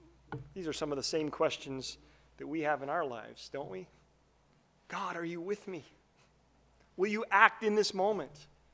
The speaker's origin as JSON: {"language": "English", "town": "Livermore", "region": "California", "country": "United States", "tie": "born or raised there", "said": "I grew up in Livermore, California, and there was this fountain in the middle of the town"}